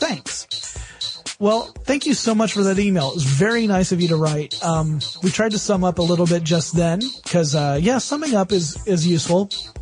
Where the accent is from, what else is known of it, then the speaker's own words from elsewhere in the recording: Vietnam; And I'm from Vietnam.